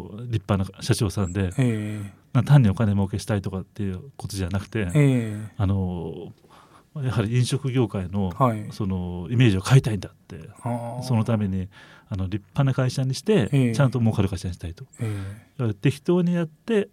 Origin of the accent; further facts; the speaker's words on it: Machida, Tokyo, Japan; 出身はですね、東京都の町田市ってところの出身です。